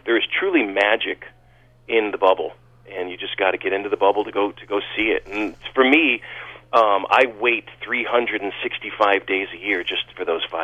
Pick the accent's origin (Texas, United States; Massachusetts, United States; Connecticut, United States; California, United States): Connecticut, United States; Naugatuck; I grew up in New Haven County, down a little more south in Naugatuck, yeah, and then left for the military, spent 6 years traveling around the world, came home and found my way up to Litchfield